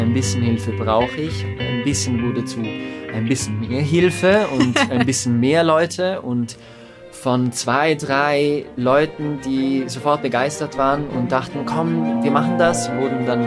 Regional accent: Lugano, Ticino, Switzerland; now in Lucerne, Switzerland; ich komme ursprünglich aus Lugano und studiere jetzt oder habe mittlerweile 6 Jahre hier in Luzern studiert

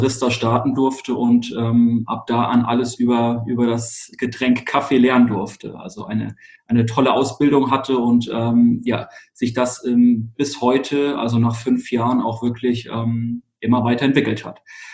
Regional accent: Hesse, Germany; moved away as an adult; now in Hamburg, Germany; Ich bin tatsächlich in Hessen geboren. Da habe ich bis 2015 gelebt

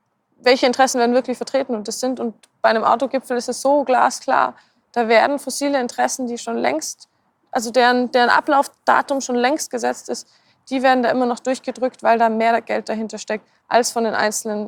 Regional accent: Tyrol, Austria; Ich komme selber aus Tirol, etwas kleinere Stadt, wo man merkt, einfach wir brauchen die Mobilität

